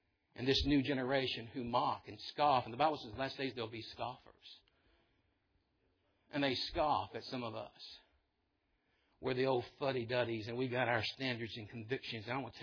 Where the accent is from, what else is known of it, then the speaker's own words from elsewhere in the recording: Egypt; See, I grew up in Egypt. Some of you did too.